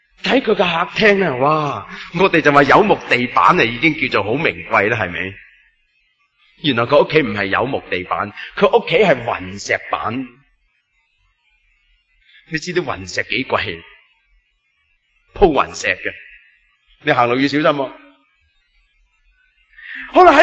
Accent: China; 我哋中国人你话求咩呢？

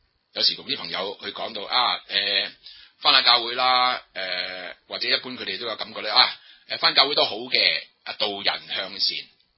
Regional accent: China; 譬如我哋係中國人啦，我哋中國人咧就好多有嗰個咩神都有神嘅觀念嘅

